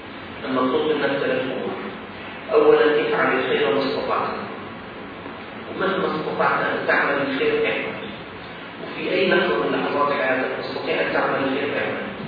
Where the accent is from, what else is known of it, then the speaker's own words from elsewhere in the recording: Damascus, Damascus Governorate, Syria; في جمعية عندنا في الشام اسمها جمعية موجودة في سوريا طبعا